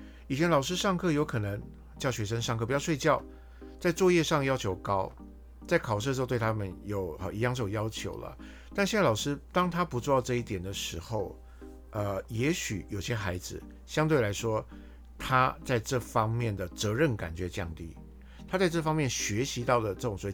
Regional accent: Taiwan; 就好像我们台湾人学广东话，可能比美国人学广东话要快的这种感觉

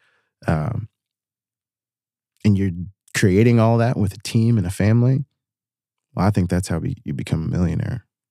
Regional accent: Ontario, Canada; And I grew up in Chemical Valley.

